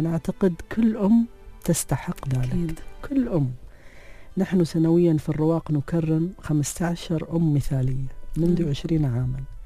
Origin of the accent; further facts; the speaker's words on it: United Arab Emirates; أنا أولا أفتخر أني أنا مواطنة إماراتية